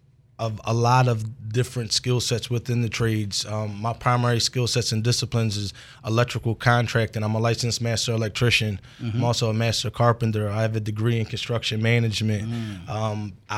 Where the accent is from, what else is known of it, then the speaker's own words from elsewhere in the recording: Philadelphia, Pennsylvania, United States; I grew up in the East Mount Airy section of the city.